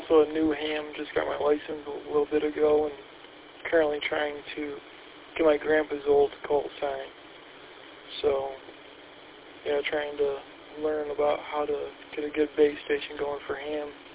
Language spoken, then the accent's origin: English; Redford, Michigan, United States; I'm from Redford, one city west of Detroit.